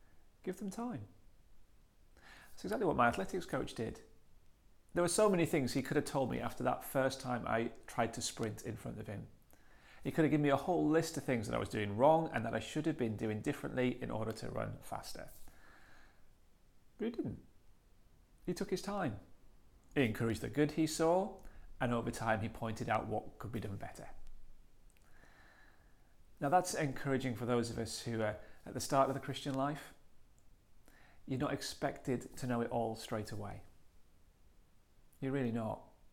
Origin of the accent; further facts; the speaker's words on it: Maryport, North West England, United Kingdom; was younger, I used to run for an athletics club in my hometown up in Maryport, and I loved it.